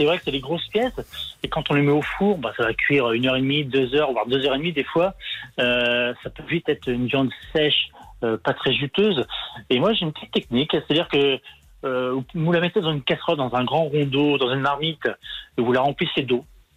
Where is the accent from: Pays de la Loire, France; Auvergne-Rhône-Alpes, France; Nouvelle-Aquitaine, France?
Pays de la Loire, France; Moi, je suis originaire de la campagne de la Sarthe, donc rien à voir avec la Champagne.